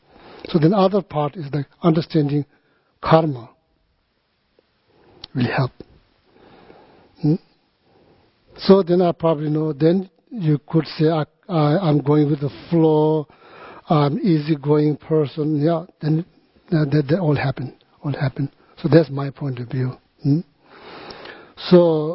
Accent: Tibet, China; English is a second language; But, you know, as a Tibetan, as an American, doesn't matter.

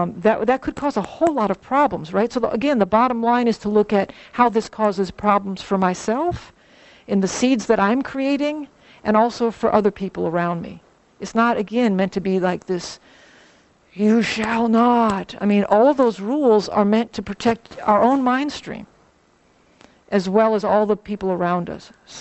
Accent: New Orleans, Louisiana, United States; Like I said, I grew up in New Orleans.

